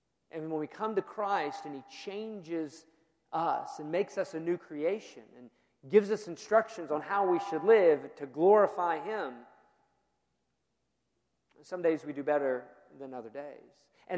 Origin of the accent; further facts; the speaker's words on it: United States; because I'm an American and I'm a citizen and I'm registered to vote